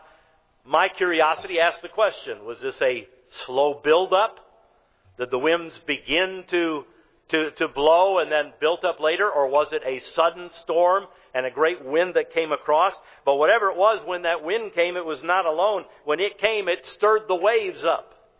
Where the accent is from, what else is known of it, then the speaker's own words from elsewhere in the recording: Michigan, United States; Somebody said they could tell I was from Michigan when I said creek instead of crick. All right, because that's the northern way of saying it. We call them creeks, I guess.